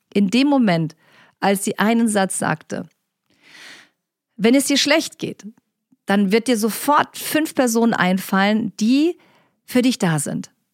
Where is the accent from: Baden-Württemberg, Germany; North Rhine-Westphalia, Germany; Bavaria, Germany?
Baden-Württemberg, Germany; Ellwangen; Ich bin ja in Ellwangen an der Jagst groß geworden, übrigens einer der kleinen Städte in Deutschland